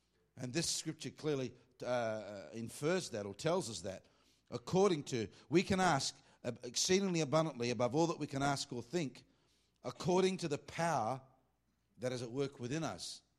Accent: Australia; now in United States; I'm from Australia.

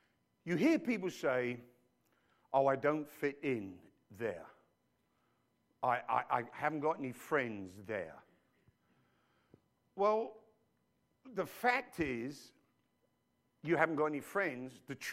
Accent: London, United Kingdom; born there; I was born in London.

